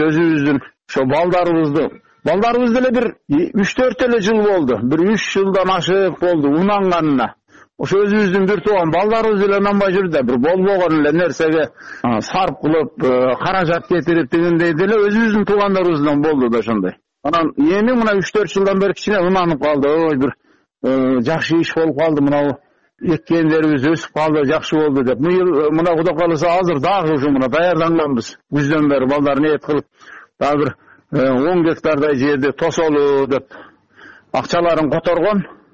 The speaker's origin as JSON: {"language": "Kyrgyz", "town": "Karaguja", "region": "Jalal-Abad Region", "country": "Kyrgyzstan", "tie": "born or raised there", "lives_now": "Jalal-Abad, Kyrgyzstan", "said": "Өзүм туулуп өскөн жакка, Карагужага, өзү Жалал Абадта турам да."}